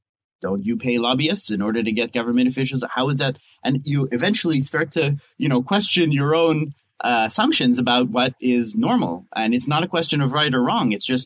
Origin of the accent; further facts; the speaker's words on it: Canada; I'm Canadian. I moved here.